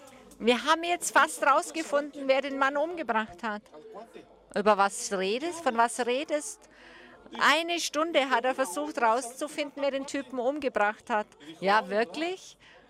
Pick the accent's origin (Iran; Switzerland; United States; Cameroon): United States; German is a second language; Und ich bin Amerikaner